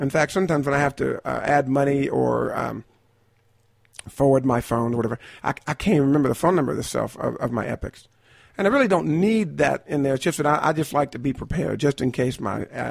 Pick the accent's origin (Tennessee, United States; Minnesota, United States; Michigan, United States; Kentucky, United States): Kentucky, United States; You know, I remember when I grew up in Kentucky.